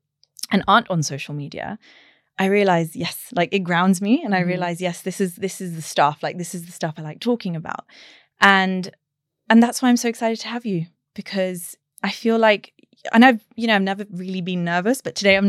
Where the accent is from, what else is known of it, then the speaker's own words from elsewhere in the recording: Barcelona, Catalonia, Spain; I was born and brought up in Barcelona.